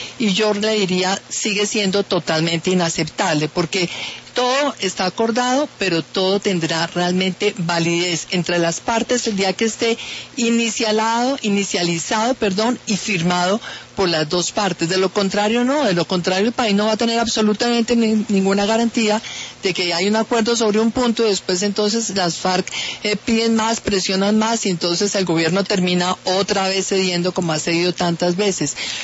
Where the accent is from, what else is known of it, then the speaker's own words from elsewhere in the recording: Colombia; Yo soy colombiana, católica, apostólica, romana